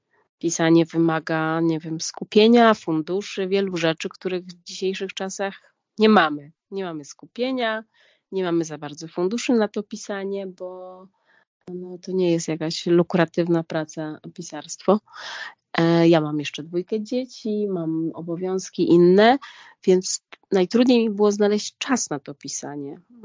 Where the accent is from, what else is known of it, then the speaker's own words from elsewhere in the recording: Białystok, Podlaskie Voivodeship, Poland; born there; bo my wszyscy, którzy urodziliśmy się w Białymstoku, i mamy pamięć tego miasta, jesteśmy białystokerami.